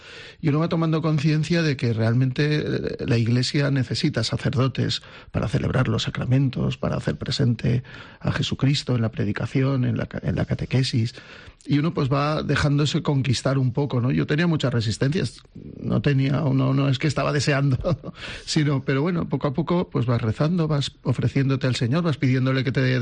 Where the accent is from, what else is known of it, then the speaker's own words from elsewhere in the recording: Chirivella, Valencian Community, Spain; con jóvenes de mi pueblo, de Chirivella, porque soy de Valencia, pero he vivido siempre en Chirivella. Nací en Ruzafa y estoy bautizado en San Valero, pero he vivido siempre en Chirivella, porque mis padres, que son de Ruzafa, se fueron a vivir a Chirivella.